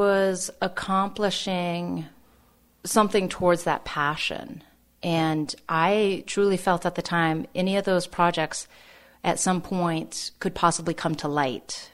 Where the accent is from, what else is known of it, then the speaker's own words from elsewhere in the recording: Lewistown, Montana, United States; born there; I was born in Lewistown, Montana, and at that time, my father was working at an auto body shop, and my mom was a stay-at-home mom.